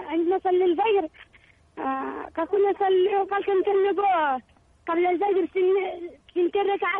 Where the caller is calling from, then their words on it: Yemen; بغداد من اليمن،